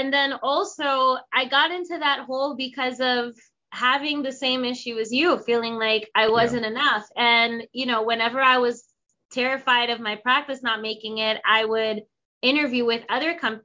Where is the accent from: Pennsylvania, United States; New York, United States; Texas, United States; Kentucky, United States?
New York, United States; also born or lived in North Carolina; now in New Jersey, United States; I left North Carolina, and then I always was curious about Jersey. So right. I ended up in Jersey. I'm from New York. So I ended up in Jersey.